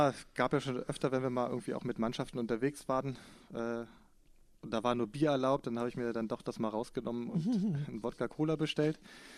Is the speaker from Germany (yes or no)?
yes; East Germany, Germany; Ja, ich komme aus Ostdeutschland.